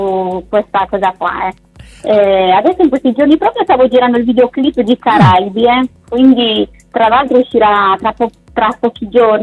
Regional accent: Sardinia, Italy; Il mio primo live sarà qua proprio in Sardegna, inizierò dal mio paese, ecco, dove è nato tutto.

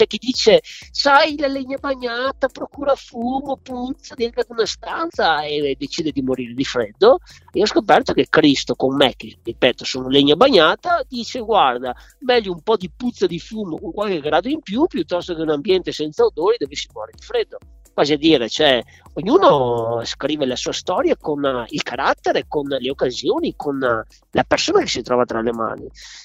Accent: Veneto, Italy; sono veneto

